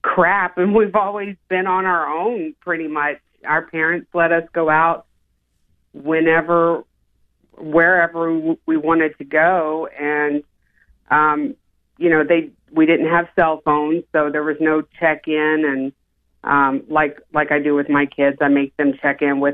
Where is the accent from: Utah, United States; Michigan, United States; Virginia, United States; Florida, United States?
Michigan, United States; Fraser; I grew up in Fraser